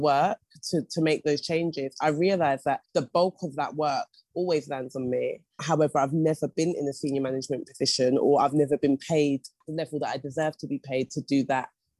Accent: South East England, United Kingdom; I'm from Surrey and I'm a middle-class white woman.

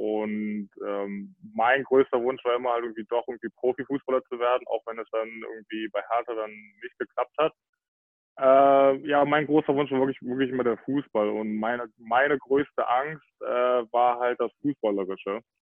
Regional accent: Berlin, Germany; ich bin Berliner, ne? In Berlin geboren, komplett in Berlin aufgewachsen

